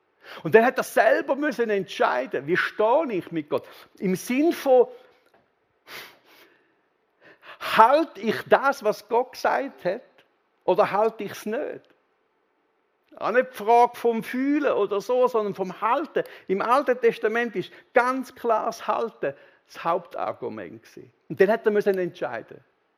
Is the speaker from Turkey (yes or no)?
no; Switzerland; Da sind wir uns wahrscheinlich als Schweizer noch eher gewöhnt